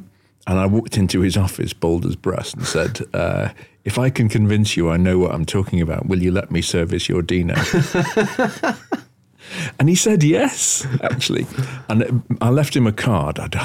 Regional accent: Wallasey, North West England, United Kingdom; when I was 21, I actually left and set up on my own in Wallasey, my hometown, doing esoteric cars.

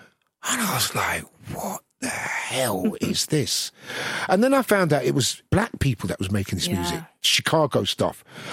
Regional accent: Brixton, London, United Kingdom; growing up in Brixton, music was everywhere.

